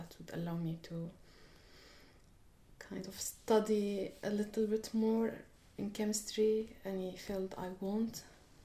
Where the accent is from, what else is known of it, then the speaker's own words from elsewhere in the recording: Syria; English is a second language; also born or lived in Lebanon; now in Hastings; I'm studying now applied science. I'm from Syria originally.